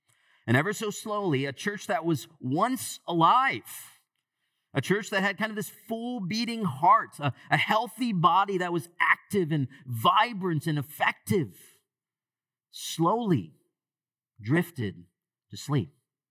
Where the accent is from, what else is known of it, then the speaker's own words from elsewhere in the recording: Michigan, United States; I can think of the church that I grew up in Michigan in the 80s that was preaching the gospel faithfully.